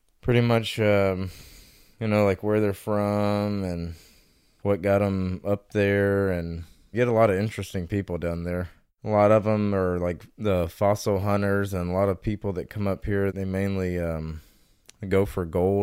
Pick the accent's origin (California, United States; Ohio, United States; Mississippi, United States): Mississippi, United States; And so it was pretty good growing up in Mississippi.